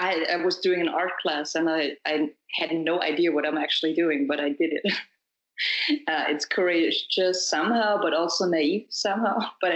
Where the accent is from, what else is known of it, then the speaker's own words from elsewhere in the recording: Austria; I'm from Austria. Yeah, that's the little country in middle Europe. I'm 29 years old